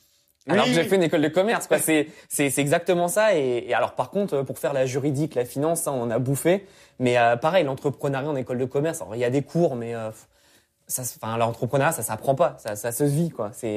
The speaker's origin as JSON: {"language": "French", "region": "Île-de-France", "country": "France", "tie": "born or raised there", "said": "J'ai toujours grandi en région parisienne, jamais habité à Paris même. Et là, j'habite dans le 77, donc entre Paris et Disney. Mais pour les Parisiens, je ne suis pas un Parisien."}